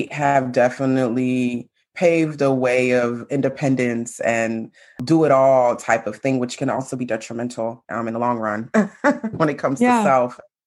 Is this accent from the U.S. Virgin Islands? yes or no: yes; Saint Thomas, U.S. Virgin Islands; born there; So I was born in St. Thomas, U.S. Virgin Islands. My mom and my dad met there.